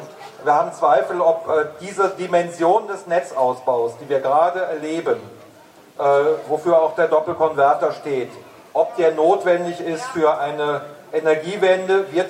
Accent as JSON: {"language": "German", "town": "Aachen", "region": "North Rhine-Westphalia", "country": "Germany", "said": "ich komme ja aus Aachen."}